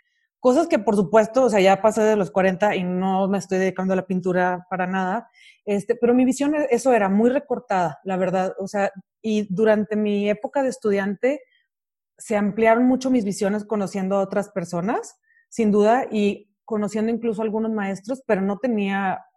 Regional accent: Monterrey, Nuevo León, Mexico; now in Mexico City, Mexico; Soy licenciada en artes visuales. Soy de Monterrey y tengo por ahora 7 años viviendo en la Ciudad de México.

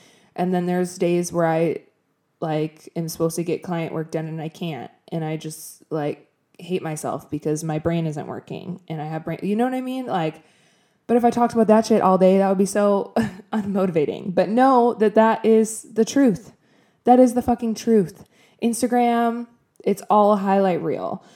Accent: Wisconsin, United States; now in Los Angeles, United States; today in LA, it was like 60 degrees and I was freezing, which is hilarious because I'm from Wisconsin.

